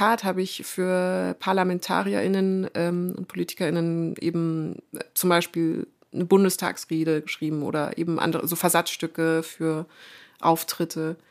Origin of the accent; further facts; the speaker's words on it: Munich, Bavaria, Germany; born there; Und ich bin gebürtige Münchnerin.